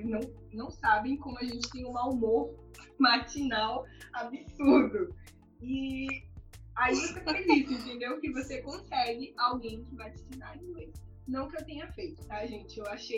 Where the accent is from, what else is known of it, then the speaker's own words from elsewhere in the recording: Brazil; Não, eu sou brasileira